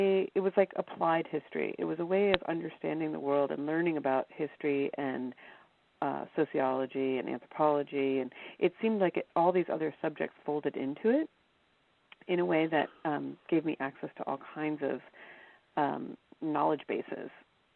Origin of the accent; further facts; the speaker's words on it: Cleveland, Ohio, United States; I grew up in Cleveland, Ohio, and there's an amazing comprehensive museum there.